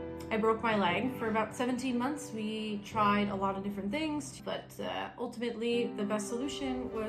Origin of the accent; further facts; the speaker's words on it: United States; I said, well, I'm American. And as an American amputee, you just kind of learn